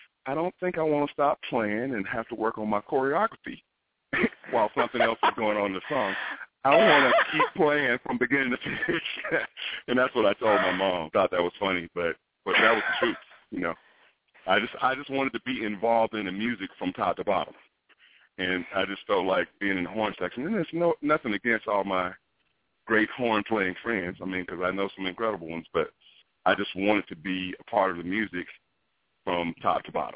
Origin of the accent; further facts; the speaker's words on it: Birmingham, Alabama, United States; She's still a minister of music at the church that I grew up in Birmingham, Alabama.